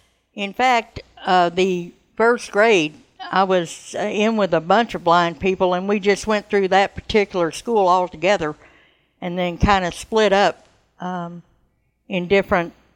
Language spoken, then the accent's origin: English; Dallas, Texas, United States; I was born in Dallas, Texas.